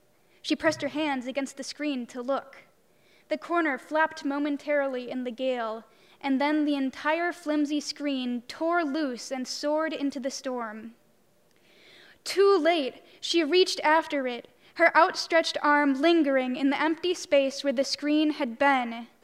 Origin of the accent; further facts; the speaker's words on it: La Crosse, Wisconsin, United States; I'm from La Crosse, Wisconsin, but I live here on campus.